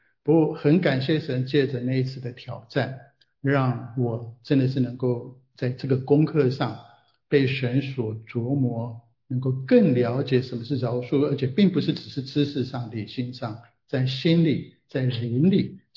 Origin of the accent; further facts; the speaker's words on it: Taiwan; 其实我从台湾来